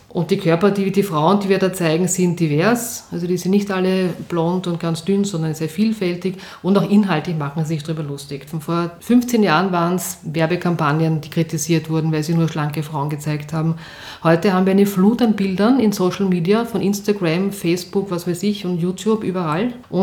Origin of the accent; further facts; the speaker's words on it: Vienna, Austria; ich bin in Wien aufgewachsen, in Atzgersdorf, und bin jeden Tag mit der Schnellbahn zum Matzensdorfer Platz gefahren, weil dort war meine Schule.